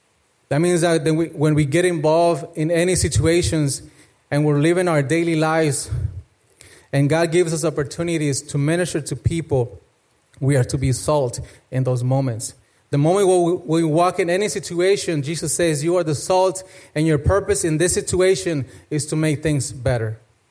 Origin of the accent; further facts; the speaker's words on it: Mexico; I was born in Mexico and I spent most of my childhood with my grandparents, so they had a ranch